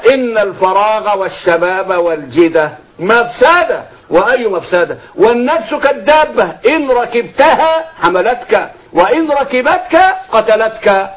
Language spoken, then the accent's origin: Arabic; Mit Antar, Dakahlia, Egypt; احنا الاثنين من ميت عنتر